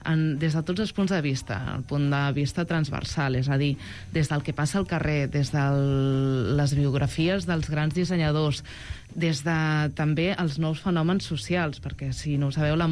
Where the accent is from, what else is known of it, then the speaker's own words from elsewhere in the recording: Igualada, Catalonia, Spain; Igualada, que jo sóc d'Igualada, no?